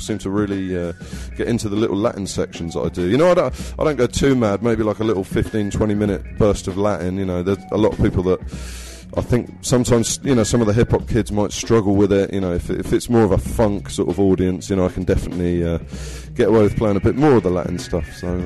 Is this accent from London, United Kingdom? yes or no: no; Southampton, South East England, United Kingdom; growing up in Southampton, you don't have too much options on buying great records.